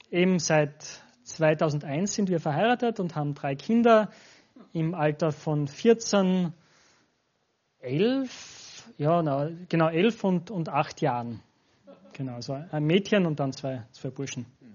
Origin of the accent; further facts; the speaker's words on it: Knittelfeld, Styria, Austria; also born or lived in Graz; Also ich komme ursprünglich aus der Steiermark, aus Knittelfeld.